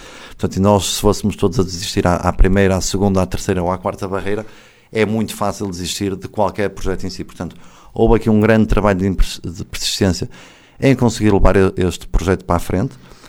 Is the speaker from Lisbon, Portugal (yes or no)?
no; Guimarães, Braga, Portugal; moved away as an adult; now in Porto, Portugal; Sim, eu sou natural de Guimarães, já moro desde os 18 anos no Porto, mas já vinho para Viana há vários anos.